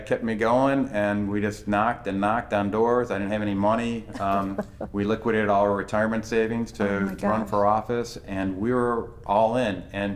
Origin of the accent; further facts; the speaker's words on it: Michigan, United States; I mean, I was born and raised in Michigan, but I spent a lot of time working on the space program outside of the state.